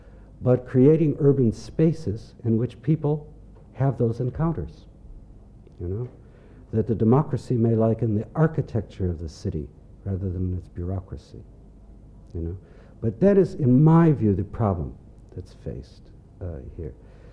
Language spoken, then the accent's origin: English; United States; as an American living